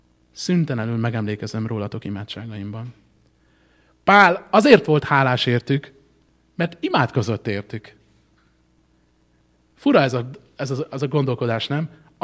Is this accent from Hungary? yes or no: yes; Hungary; én egy magyar családban nőttem fel